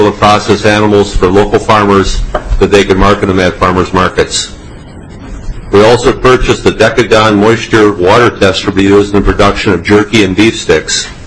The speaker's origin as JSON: {"language": "English", "town": "Hampton", "region": "Minnesota", "country": "United States", "said": "I'm from Hampton, Minnesota. I own Greg's Meat Processing. I started it at 23 years old on the family farm"}